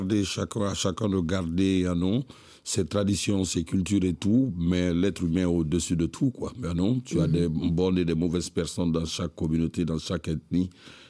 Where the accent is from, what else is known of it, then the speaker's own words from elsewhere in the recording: Conakry, Guinea; Non, je suis né à Madina.